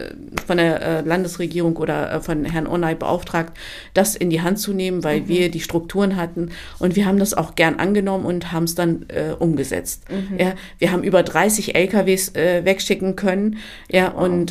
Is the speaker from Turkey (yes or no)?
yes; Turkey; now in Germany; ich bin Türkin. Mhm. Ja, ich lebe natürlich hier in dem Land. Seit 1980. Das ist ein Privileg, in Deutschland zu leben. Das muss man dazu sagen. Ich bin auch glücklich, in dem Land zu leben. Aber meine Identität ist türkisch.